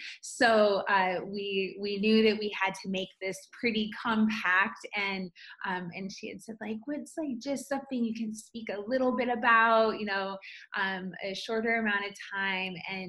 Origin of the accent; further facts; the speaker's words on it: South Dakota, United States; I am Sisseton Wahpeton from South Dakota